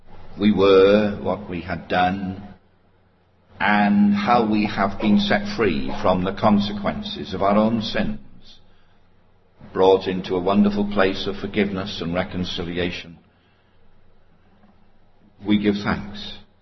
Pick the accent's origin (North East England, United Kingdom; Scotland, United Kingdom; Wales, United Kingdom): Wales, United Kingdom; I'm a Welshman.